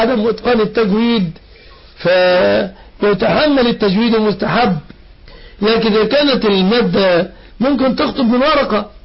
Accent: Egypt; وأسأل الله أن يحفظ بلادنا مصر أمنة مطمئنة

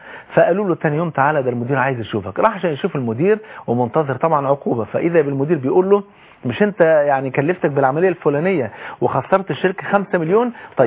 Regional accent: Egypt

